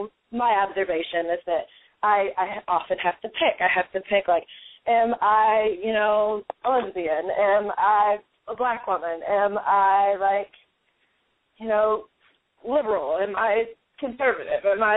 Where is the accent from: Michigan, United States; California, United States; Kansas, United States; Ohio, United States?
Michigan, United States; Detroit; I have 100 jobs because I am from Detroit and that's just how I roll.